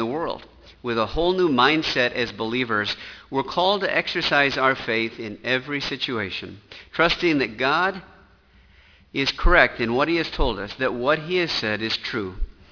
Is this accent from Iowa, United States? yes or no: yes; Sioux City, Iowa, United States; You know, I grew up in Sioux City, Iowa, and my dad said that back in the 1950s, there was an old combination bridge in Sioux City over the Missouri River.